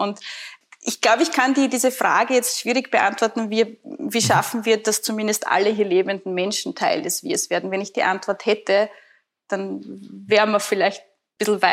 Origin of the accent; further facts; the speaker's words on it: Burgenland, Austria; Ich selber bin ja Burgenländerin